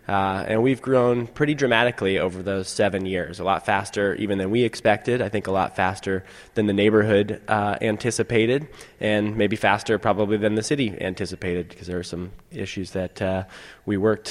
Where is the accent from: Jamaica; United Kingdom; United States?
United States; Eugene, Oregon; So I grew up in Eugene and am a native who moved away and realized that we have something special here. So I came back to start my business here in Eugene.